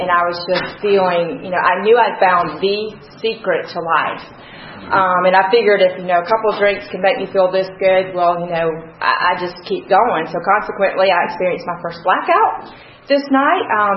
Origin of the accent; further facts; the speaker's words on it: Pensacola, Florida, United States; born there; I was born in 1967 in Pensacola, Florida, to a teenage mother.